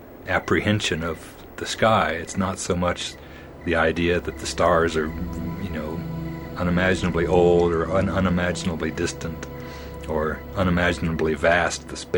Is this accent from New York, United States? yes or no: no; Florida, United States; particularly growing up in Florida.